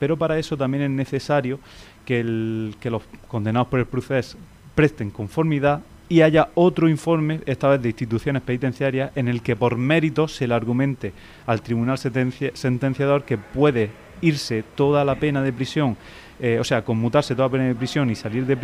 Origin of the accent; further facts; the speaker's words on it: Spain; yo me siento perjudicado como español más.